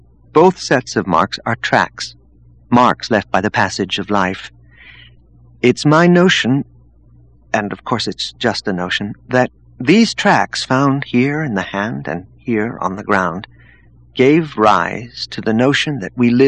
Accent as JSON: {"language": "English", "region": "Great Plains", "country": "United States", "tie": "born or raised there", "said": "I grew up out in the Great Plains, Jared, but it's not all cornfields, even today."}